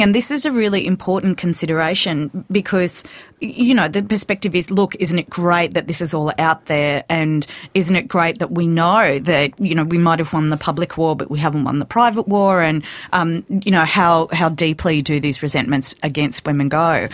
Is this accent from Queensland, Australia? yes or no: no; Wollongong, New South Wales, Australia; but, you know, I'm from Wollongong. I'm tough.